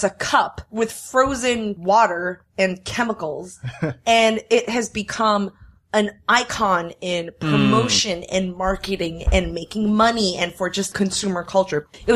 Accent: Taiwan; I grew up in Taiwan, but I'm sure we all shared the same childhood experience of drinking

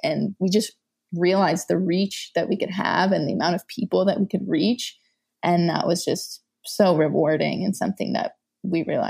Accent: Louisiana, United States; I grew up in Louisiana without access to recycling, without the knowledge of why it was even important, what it meant.

